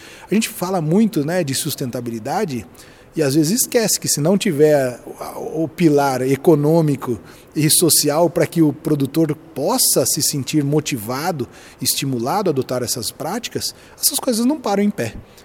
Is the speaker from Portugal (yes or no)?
no; Brazil; isso é um orgulho falar como brasileiro